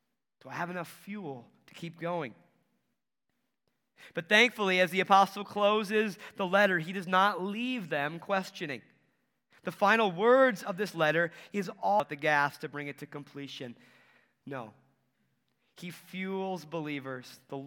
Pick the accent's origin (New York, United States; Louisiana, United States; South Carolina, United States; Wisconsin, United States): Wisconsin, United States; La Crosse; You know, we've talked before where I grew up in the La Crosse area, La Crosse, Wisconsin area, Winona, if you know that, but very, very hilly